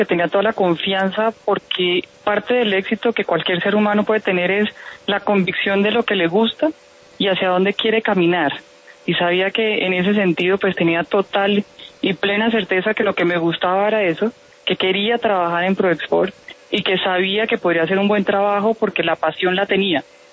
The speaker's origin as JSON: {"language": "Spanish", "town": "Santa Marta", "region": "Magdalena", "country": "Colombia", "tie": "born there", "said": "Tengo que decir que mi ciudad natal, Santa Marta, tiene una cantidad de destinos turísticos que hoy todavía son desconocidos"}